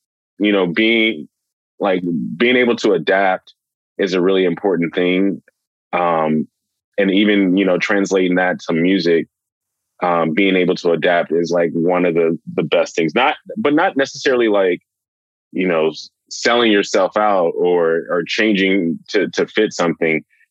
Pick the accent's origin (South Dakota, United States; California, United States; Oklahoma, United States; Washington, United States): California, United States; also born or lived in Los Angeles / Long Beach / San Diego; I'm actually from Los Angeles. So I was born here, but I pretty much grew up all over Southern California.